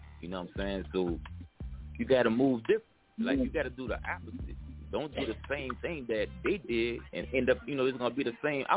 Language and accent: English; New Orleans, Louisiana, United States; Like, if you say, man, I'm from New Orleans, are you doing this? They automatically give you, oh, man, he got to be a killer.